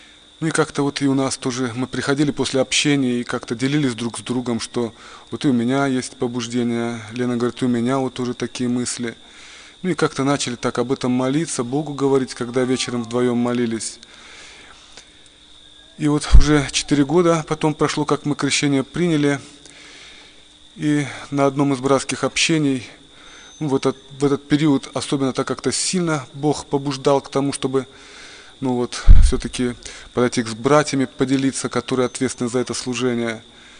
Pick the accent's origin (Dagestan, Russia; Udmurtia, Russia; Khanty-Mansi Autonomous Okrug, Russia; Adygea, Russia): Dagestan, Russia; Makhachkala; moved away; Я тогда уже жил в Курской области, переехал туда из Дагестана, из Махачкалы. Я уроженец там, родился, вырос.